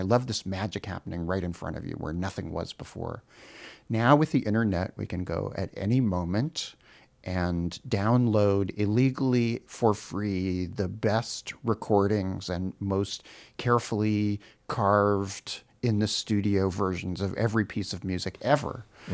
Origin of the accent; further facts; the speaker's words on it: Los Angeles, California, United States; born there; I was born here in Los Angeles.